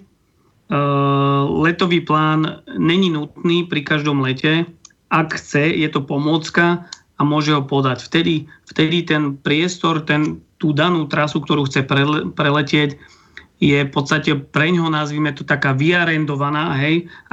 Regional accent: Záhorie, Slovakia; My keďže sme zo Záhoria, tak my sa napríklad do časti na východné Slovensko s bezmotorovým lietaním dostanete málo.

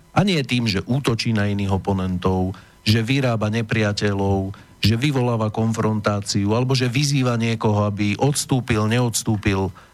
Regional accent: Prievidza, Trenčín Region, Slovakia; also born or lived in Bojnice; narodil som sa v Bojniciach, pochádzam z Prievidze, kde som vyrastal.

